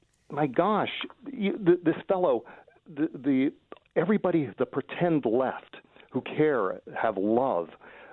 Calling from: Los Angeles, California, United States; I'm calling in from Los Angeles.

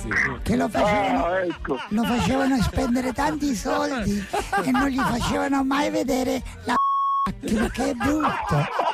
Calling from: Naples, Campania, Italy; io ho 18 anni e sono di Napoli.

